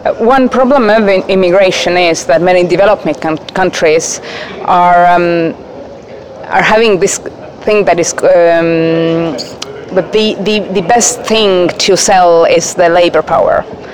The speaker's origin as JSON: {"language": "English", "country": "Estonia", "second_language": "English", "said": "I come from Estonia."}